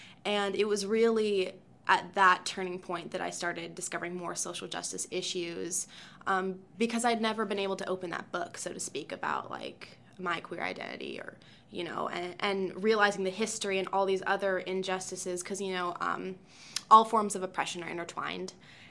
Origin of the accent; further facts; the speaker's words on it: Olympia, Washington, United States; I am from Olympia. I'm born and raised in Olympia. And not only did I grow up on campus